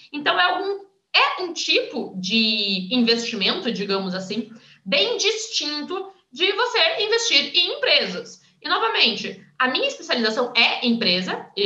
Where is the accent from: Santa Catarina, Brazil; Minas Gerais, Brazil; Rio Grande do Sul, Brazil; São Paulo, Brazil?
Rio Grande do Sul, Brazil; Por exemplo, eu sou gaúcha, né, gente?